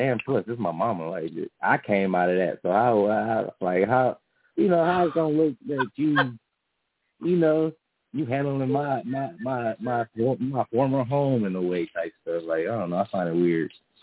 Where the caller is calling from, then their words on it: Detroit, Michigan, United States; Oh, yeah, I'm calling from Detroit.